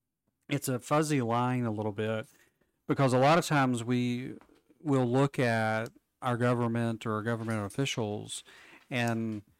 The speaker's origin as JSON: {"language": "English", "country": "United States", "said": "Now, as an American, I'm supposed to hold my elected representative to the feet to the fire."}